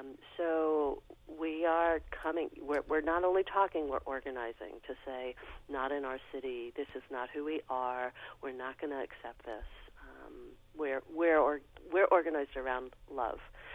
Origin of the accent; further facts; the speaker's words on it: New York City, New York, United States; For me, I have to say I come from New York City